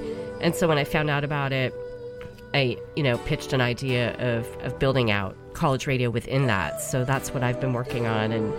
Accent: Sunnyvale, California, United States; now in San Francisco, United States; I know, my homeland. I live in San Francisco now, but had a suburban youth in Sunnyvale.

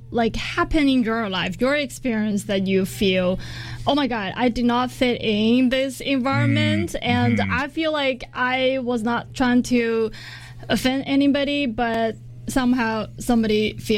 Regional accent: China; I grew up in China. I pretty much understand the drinking culture.

